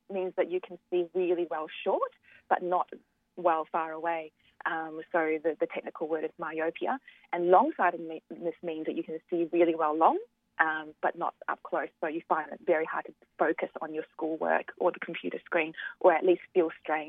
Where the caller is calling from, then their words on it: Victoria, Australia; I'm speaking from Victoria at the moment, and we went through an extensive lockdown for many months